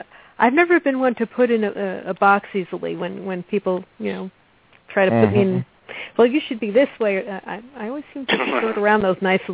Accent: New York City, New York, United States; accent: New York twang; New York City.

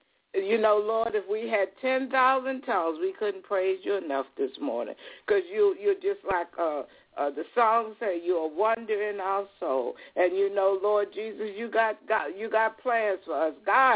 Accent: Philadelphia, Pennsylvania, United States; now in California, United States; I'm from Philadelphia. You may have born me from Philadelphia. I had no idea that I was going to be in California

